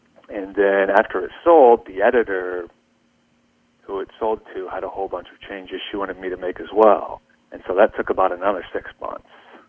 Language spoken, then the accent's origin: English; Washington, Iowa, United States; Yeah, I grew up in Washington, Iowa, born and raised.